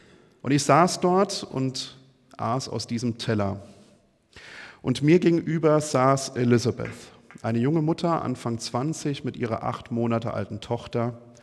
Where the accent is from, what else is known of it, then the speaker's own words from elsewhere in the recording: Rhineland-Palatinate, Germany; Ich komme ursprünglich aus der Pfalz, Pfälzer Bub, wie man sagt.